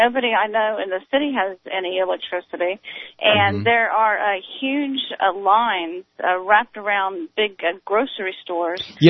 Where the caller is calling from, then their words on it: Houston, Texas, United States; So I'm calling from Houston.